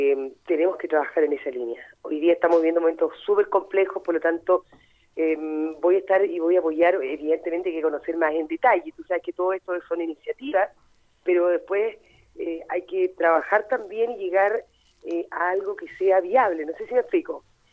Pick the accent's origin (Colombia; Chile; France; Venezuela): Chile; Entonces, eso habla de lo que somos los chilenos.